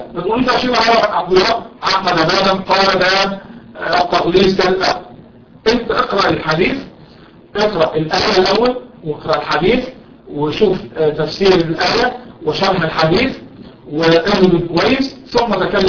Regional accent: Egypt; انصرفت فينا فلان اللغة العامية عندنا في مصر.

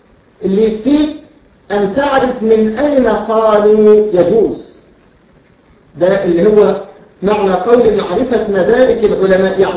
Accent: Egypt; وده مشهور عندنا في مصر هنا

